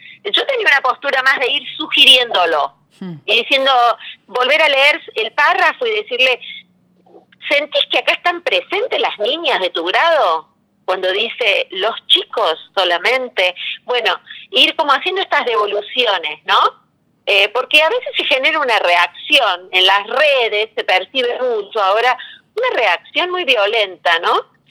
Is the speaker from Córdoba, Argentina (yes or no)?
yes; Córdoba, Argentina; Soy de Córdoba y en ese sentido nos pasa también que hay palabras que las decimos de otra manera.